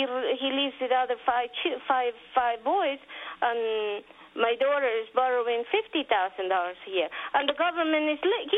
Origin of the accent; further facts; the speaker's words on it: Mexico; You know, it's like we Mexicans are Americans. We're just Indian Americans that run down to the south.